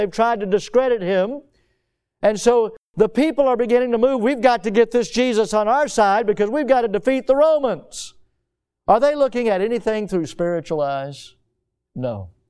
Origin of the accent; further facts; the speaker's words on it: the South, United States; I'm from the South. We're allowed to do that.